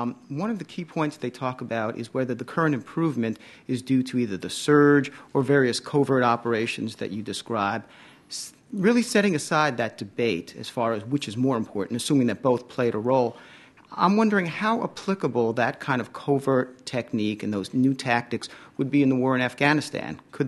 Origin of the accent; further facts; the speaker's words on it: Silver Spring, Maryland, United States; I'm from Silver Spring, Maryland.